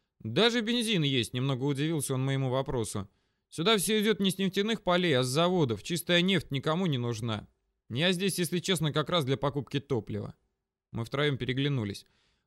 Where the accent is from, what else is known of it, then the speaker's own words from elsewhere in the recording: Moscow, Russia; Это я из Москвы, с ней все понятно